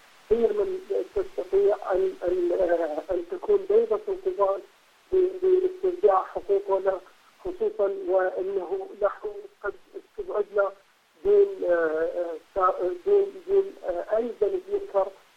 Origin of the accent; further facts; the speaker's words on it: Iraq; نحن كشعب عراقي